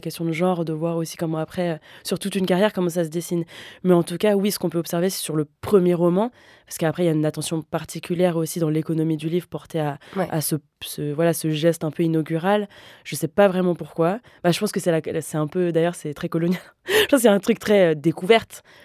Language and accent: French; Versailles, Île-de-France, France; Moi, j'ai grandi à Versailles de 0 à 10 ans.